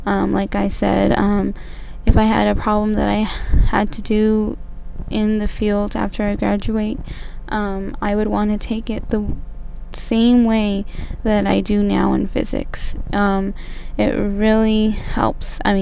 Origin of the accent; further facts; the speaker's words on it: Albuquerque, New Mexico, United States; I am from Albuquerque, New Mexico.